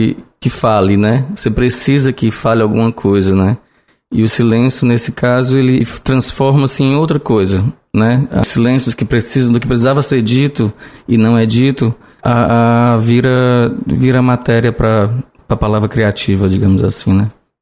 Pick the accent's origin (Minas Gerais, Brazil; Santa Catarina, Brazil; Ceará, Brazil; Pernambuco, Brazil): Ceará, Brazil; Fortaleza; born there; Mas oficialmente eu nasci em Fortaleza e nunca morei em Russas. As minhas moradas em Russas são essas afetivas, né? Mas de uma força tamanha que eu me considero de lá.